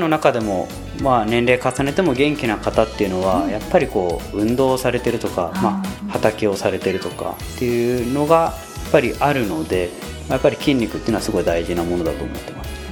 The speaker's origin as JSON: {"language": "Japanese", "town": "Hatsukaichi", "region": "Hiroshima", "country": "Japan", "tie": "born or raised there", "said": "やっぱり廿日市で、まあ、生まれ育って"}